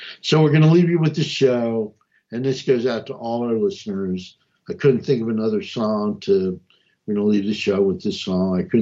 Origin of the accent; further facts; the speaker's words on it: New Jersey, United States; I ran amok in Montgomery County, and I came from North New Jersey